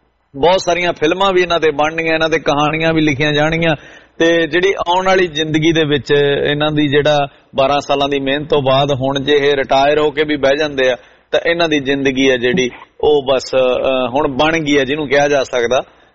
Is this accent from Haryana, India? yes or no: yes; Haryana, India; ਪਰ ਮੈਂ ਹਰਿਆਣੇ ਤੋਂ ਬਿਲੋਂਗ ਕਰਦਾ